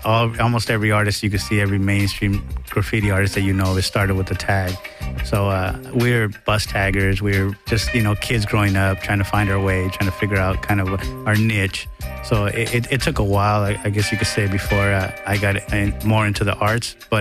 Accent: Huntington Park, California, United States; Where I grew up in Huntington Park, Southgate, NTS was a big crew

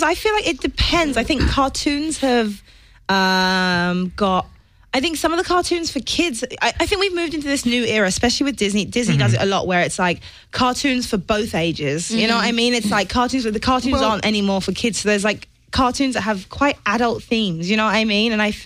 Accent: London, United Kingdom; moved away; Well, then I must be proper. I'm from London.

